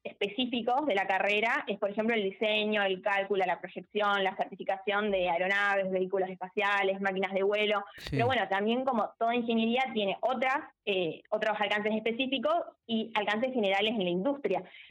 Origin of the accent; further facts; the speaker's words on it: Trenel, La Pampa, Argentina; Soy de Trenel, sí. De Alvear.